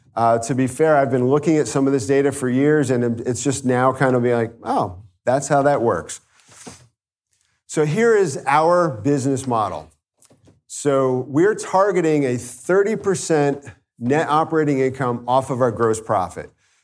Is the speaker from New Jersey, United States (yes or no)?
yes; New Jersey, United States; accent: Jersey; A little bit about my journey. New Jersey. We got a couple Jersey guys here, right? You like my Jersey accent?